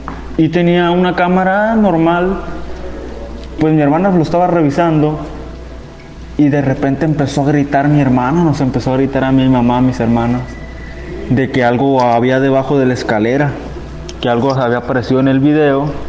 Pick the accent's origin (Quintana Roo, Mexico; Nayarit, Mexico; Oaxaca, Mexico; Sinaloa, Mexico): Sinaloa, Mexico; Mazatlán; now in Victoria, Canada; Soy mexicano, vivo aquí en Canadá, en la isla Victoria.